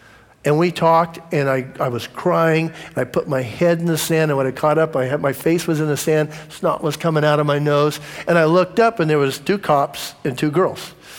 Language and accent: English; Los Angeles, California, United States; but I grew up in LA. I grew up in Venice Beach.